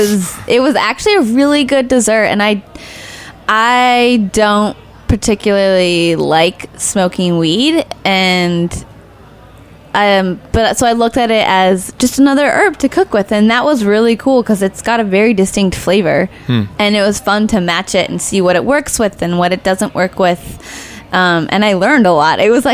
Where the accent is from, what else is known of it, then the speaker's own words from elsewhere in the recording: Nebraska, United States; But I'm from Nebraska, and I have yet to taste any corn in New York that compares to Nebraska.